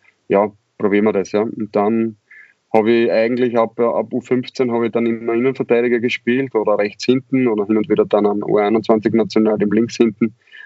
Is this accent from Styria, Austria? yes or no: yes; Raaba, Styria, Austria; sind wir aufgewachsen in Graz Umgebung, also in Raba.